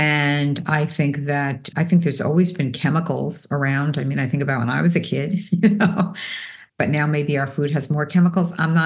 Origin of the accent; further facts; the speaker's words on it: New York, United States; I was born and raised in New York, so I have about as much patience as like, I don't have patience.